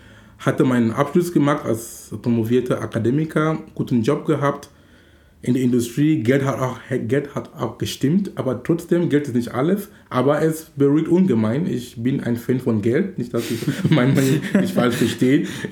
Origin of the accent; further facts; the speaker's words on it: Cameroon; German is a second language; now in Hamburg, Germany; ob es jetzt in Hamburg sind, wo wir jetzt sind, oder in Kamerun, wo ich herkomme